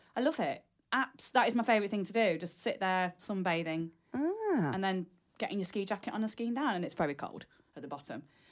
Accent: Yorkshire and the Humber, United Kingdom; now in Midlands, United Kingdom; And I am from Yorkshire, as you well know, E by gum. And now I live in the Midlands, proud honorary Brummie.

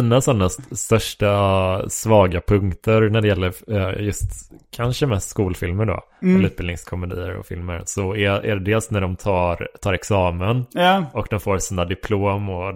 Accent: Horred, Västra Götaland County, Sweden; om man ska åka till Göteborg från Horred där jag växte upp liksom.

